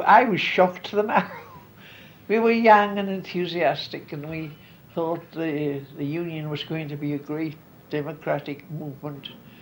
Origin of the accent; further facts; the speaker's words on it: Bishopwearmouth, North East England, United Kingdom; born there; We're North Country. I was born in Bishop Bramuth, which is a village in Durham and is now a part of Sunderland. And if I tell you, it was 94 years ago.